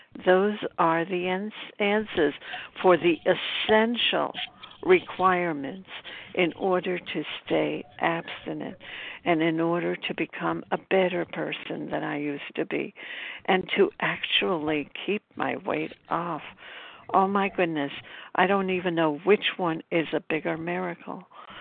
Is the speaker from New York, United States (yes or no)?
yes; Brooklyn, New York, United States; I'm from Brooklyn, New York.